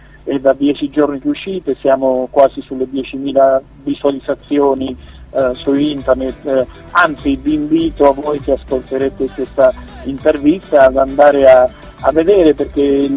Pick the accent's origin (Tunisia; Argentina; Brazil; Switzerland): Argentina; Io comunque, essendo argentino e praticando anche abbastanza nel tango